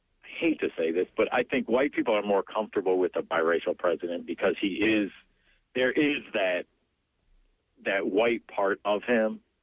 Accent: Detroit, Michigan, United States; so I grew up in Detroit surrounded by kids that look like me.

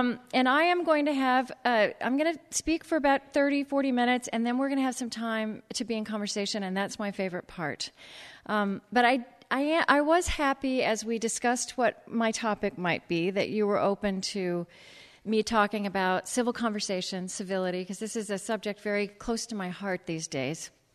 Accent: Shawnee, Oklahoma, United States; It's true, I grew up in Oklahoma. I grew up in Shawnee. But this is now my mother's church. So, I'm home in every way.

